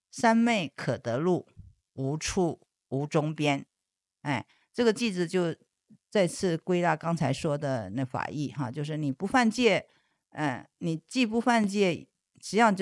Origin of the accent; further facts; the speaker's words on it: China; 所谓我们中国人说的中庸之道